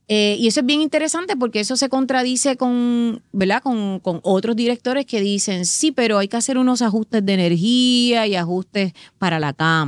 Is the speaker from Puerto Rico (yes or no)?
yes; Puerto Rico; yo soy una boricua correcta.